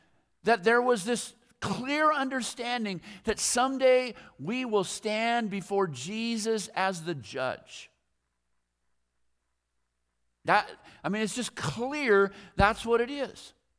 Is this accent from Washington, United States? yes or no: yes; Washington, United States; You know, Barbara and I grew up down in Southwest Washington, and we graduated from high school in 1979.